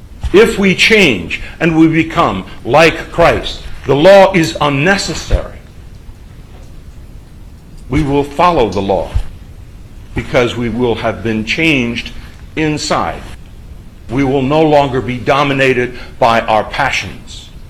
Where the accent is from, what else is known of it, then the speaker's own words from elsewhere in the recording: Pennsylvania, United States; I'm from Pennsylvania. I cannot imagine that law being passed in Pennsylvania because, I mean, I'm 68 years old